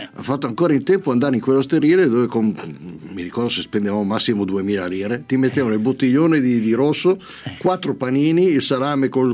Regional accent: Milan, Lombardy, Italy; sono cresciuto a Milano, quindi avevamo tutta città

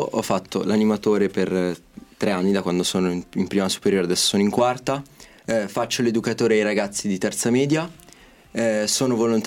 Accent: Caronno Pertusella, Lombardy, Italy; sono di Caronno

